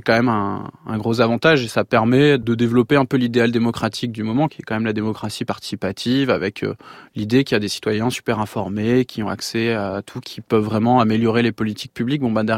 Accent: France

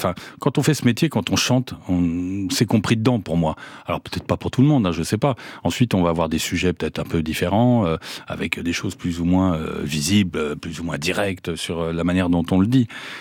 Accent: Mali; J'ai grandi, ouais, au Mali, ouais, tout à fait

